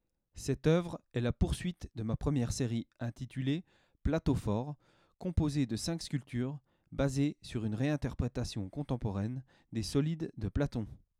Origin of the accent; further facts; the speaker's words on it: Montceau-les-Mines, Bourgogne-Franche-Comté, France; qui ont façonné le paysage et l'environnement de ma ville natale, Montceau-les-Mines.